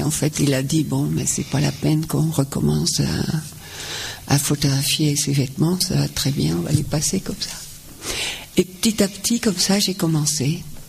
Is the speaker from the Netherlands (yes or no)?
yes; Netherlands; moved away; Je suis venue de la Hollande